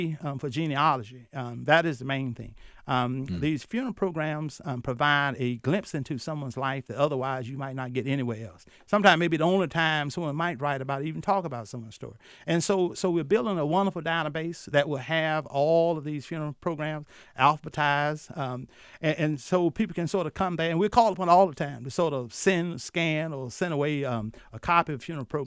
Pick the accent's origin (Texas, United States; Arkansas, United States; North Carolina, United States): North Carolina, United States; I've been privileged to have authored four books looking at Vance County, my hometown.